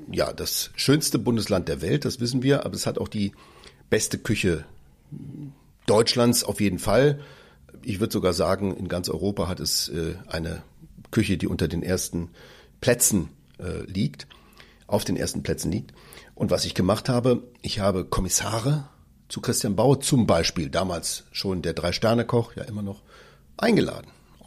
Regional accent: Crete, Greece; ich habe ja einen griechischen Namen, ich bin auch des Griechischen mächtig, in Griechenland komme ich aus Kreta

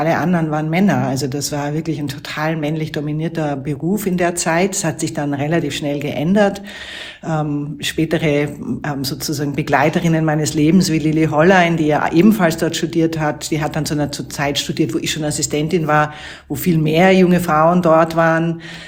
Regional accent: Vienna, Austria; Ich bin in Wien geboren und aufgewachsen und habe dort Design studiert, Industriedesign, mein Diplom gemacht Anfang der 90er Jahre

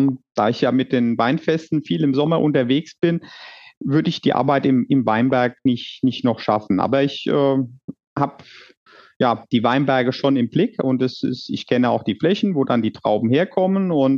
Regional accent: Horweiler, Rhineland-Palatinate, Germany; ich bin in Horweiler auch aufgewachsen, ja, genau. Also schon seit Kindesbeinen an lebe ich da, also auf dem gleichen Grundstück

